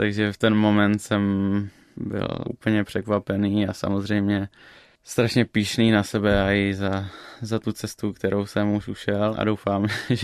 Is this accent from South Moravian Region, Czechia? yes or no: yes; Brno, South Moravian Region, Czechia; Narodil jsem se v Brně. Asi do mých 13 let jsme bydleli také přímo v Brně a teďka momentálně moji rodiče bydlí v Popůvkách, což je kousek u Brna, kde jsem bydlel asi 5 let možná a teďka bydlím tady.